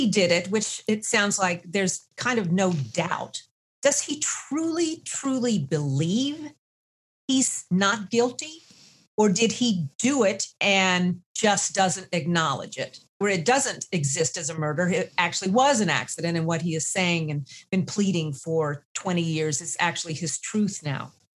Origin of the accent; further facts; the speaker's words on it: North Carolina, United States; growing up in North Carolina, were there killer owls?